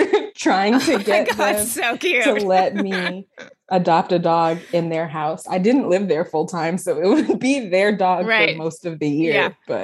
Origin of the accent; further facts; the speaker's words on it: Connecticut, United States; also born or lived in Philadelphia; Connecticut. We used to live in Philly. That's where we adopted her.